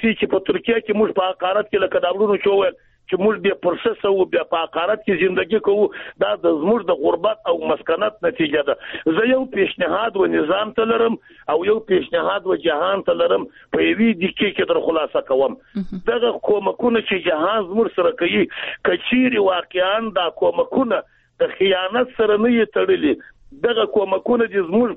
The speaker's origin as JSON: {"language": "Pashto", "region": "Jowzjan", "country": "Afghanistan", "said": "اول خو یې د خپل خبره بېرته واخله، زه د بغلان نه یم، جوزجان نه یم."}